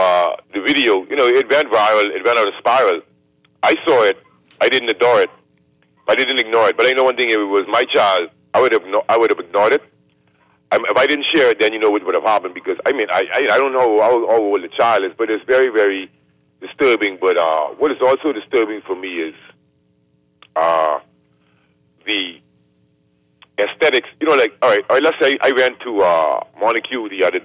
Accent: Nassau, New Providence, Bahamas; as a child, I grew up in Nassau

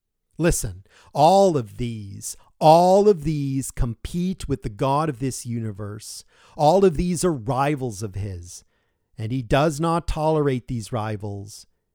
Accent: Boston, Massachusetts, United States; What do you expect? I'm from Boston.

